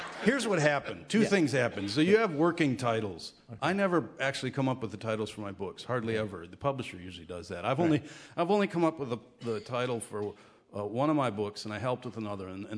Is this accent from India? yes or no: no; New Auburn, Wisconsin, United States; In real life, my hometown of New Auburn is 9 miles north of Bloomer.